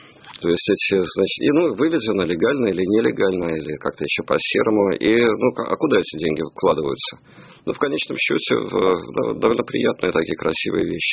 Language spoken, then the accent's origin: Russian; Saint Petersburg, Russia; вот я сейчас по Москве гуляю, я же не москвич, я из Питера